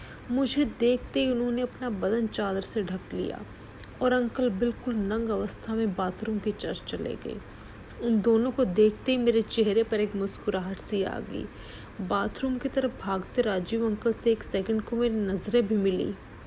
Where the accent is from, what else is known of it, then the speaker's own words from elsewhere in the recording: Deoria, Uttar Pradesh, India; now in Pune, India; मैं उत्तर प्रदेश के देवरिया जिले की रहने वाली हूँ। वर्तमान में पुणे में भारत की एक प्रतिष्ठित कंपनी में कार्यरत हूँ।